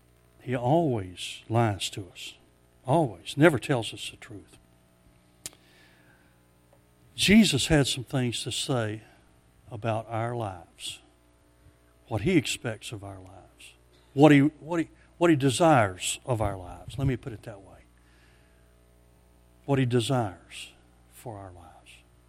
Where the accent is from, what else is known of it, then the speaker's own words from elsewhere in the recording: Memphis, Tennessee, United States; But then I'm from a different part of the country than she is. I'm from Memphis and she's from Orlando. Big difference.